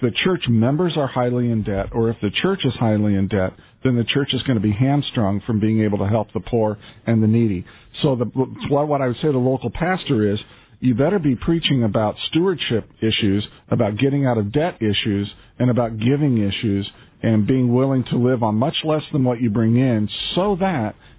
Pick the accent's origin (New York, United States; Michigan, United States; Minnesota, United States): Minnesota, United States; Maple Grove; I know here in my hometown of Maple Grove, Minnesota, there are a number of people who are homeless